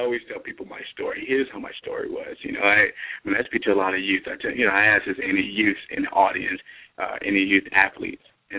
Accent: Fort Lauderdale, Florida, United States; Well, I was born in Miami, but raised in the Fort Lauderdale in the Dillard, West Kinlark, Eastgate.

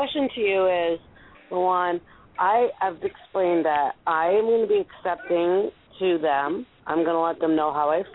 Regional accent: Rhode Island, United States; I was from Rhode Island, a small state, the smallest state. I had an accent. I talk Portuguese

